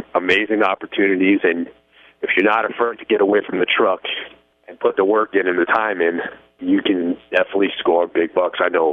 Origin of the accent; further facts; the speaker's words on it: Arizona, United States; I live in Arizona, so I always put in for my home state